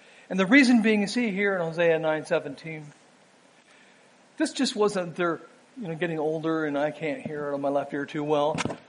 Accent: Canada; accent: Canadian; It's sort of like you listening to my Canadian accent or something.

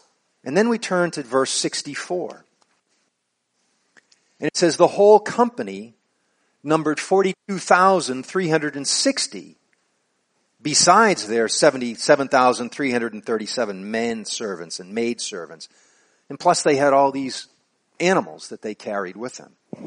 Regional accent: Boston, Massachusetts, United States; I grew up in Boston.

